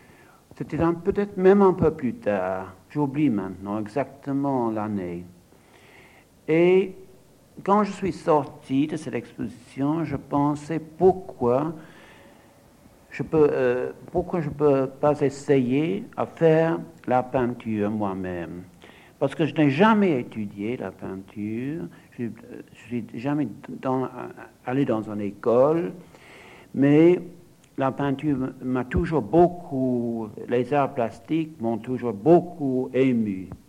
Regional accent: Ireland; born there; first language English; French is a second language; Malheureusement, je ne parle pas bien français. Parce que quand j'étais jeune, j'étais né en Irlande

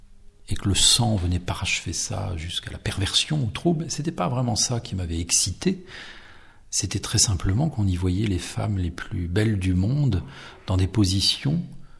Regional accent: Rennes, Brittany, France; parce que j'étais rennais, je suis né à Rennes, j'ai fait mes études là-bas à Rennes.

